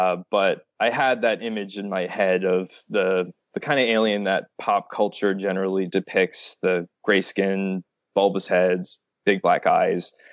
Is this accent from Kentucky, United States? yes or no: no; Long Island, New York, United States; So as I said, I'm from New York. I'm east of New York City on Long Island. And from what I've read online, the area of Long Island that I'm from, it's known for being a sort of hotspot area for UFO sightings